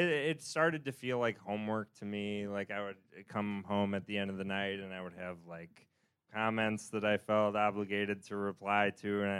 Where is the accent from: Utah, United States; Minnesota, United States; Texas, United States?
Minnesota, United States; Well, I mean, I'm from Minnesota originally, so I had all these people in Minnesota that I was starting to lose contact with.